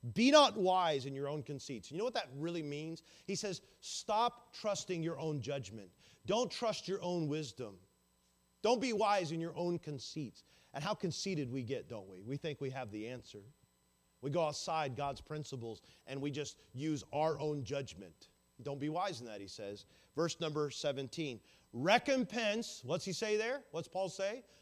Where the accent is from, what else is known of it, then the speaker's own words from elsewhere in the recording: the South, United States; accent: Southern; also born or lived in Texas; That's my southern accent, by the way. Some of y'all are going to be offended. I'm from the south.